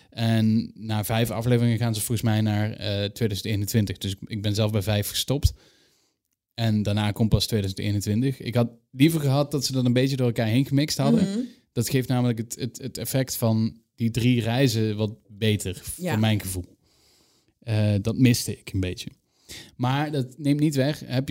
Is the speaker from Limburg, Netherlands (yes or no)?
yes; Limburg, Netherlands; Als Limburger weet ik er alles